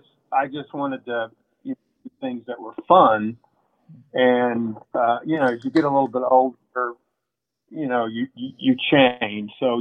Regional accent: Cedartown, Georgia, United States; And so he had a job working at this little, in my hometown, Cedartown, Georgia.

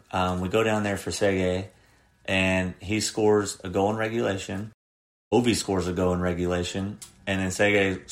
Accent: United States; now in Canada; being American here in Canada today.

